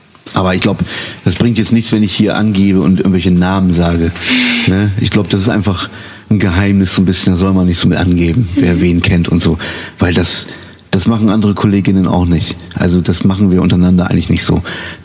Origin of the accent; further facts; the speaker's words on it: Bremen, Germany; Ich komme aus Bremen, aus der Neustadt. Und bin auf die Gottfried-Menken-Schule gegangen und auf die Kant-Schule.